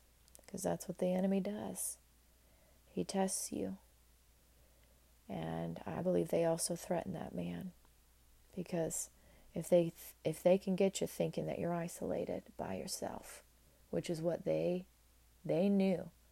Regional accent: United States; born there; I know I am because I was born in America

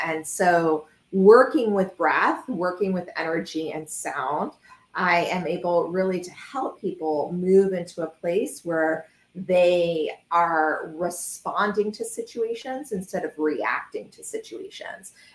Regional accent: Houston, Texas, United States; I'm from Houston. I miss the sunshine. I miss the ease of life. I miss the connection of people. And so I moved back to Houston.

